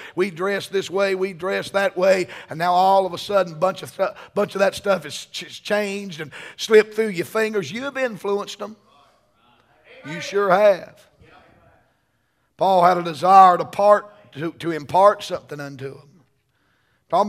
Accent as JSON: {"language": "English", "region": "Kentucky", "country": "United States", "said": "I said, no, sir, I'm from Kentucky."}